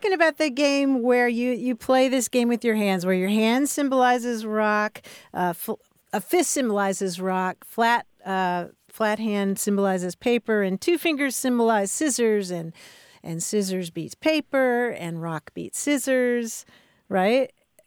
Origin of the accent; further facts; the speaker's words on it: Kentucky, United States; I grew up in Kentucky, and I would swear to you that it was called scissors, paper, rock.